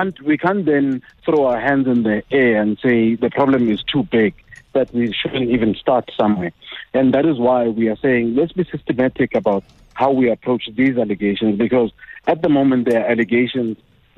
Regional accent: Mpumalanga, South Africa; I come from Mpumalanga, and I know of a few stories from Mpumalanga

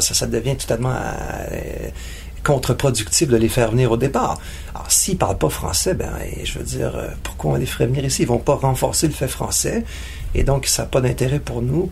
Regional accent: Laval, Quebec, Canada; Je viens de Laval.

